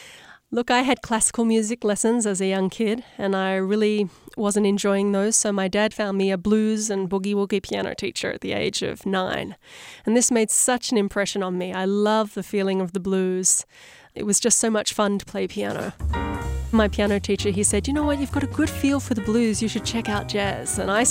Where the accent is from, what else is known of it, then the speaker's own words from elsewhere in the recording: Australia; because I'm Australian, Australia's just a little bit far away.